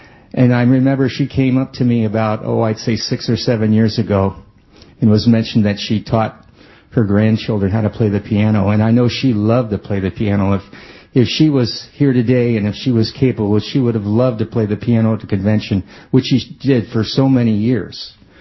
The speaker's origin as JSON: {"language": "English", "town": "Garden Grove", "region": "California", "country": "United States", "tie": "born or raised there", "said": "Because I remember growing up in Garden Grove, and just a few blocks away, the Simons' home was"}